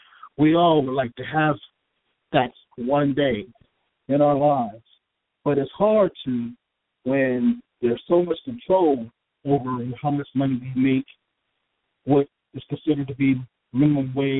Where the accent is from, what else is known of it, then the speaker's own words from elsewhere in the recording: United States; but still, I'm American, and I'm free, and my children are free